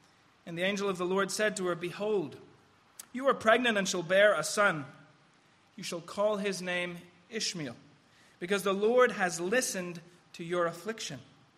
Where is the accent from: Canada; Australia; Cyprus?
Cyprus; this is a very unique congregation in terms of my home country, in terms of Cyprus.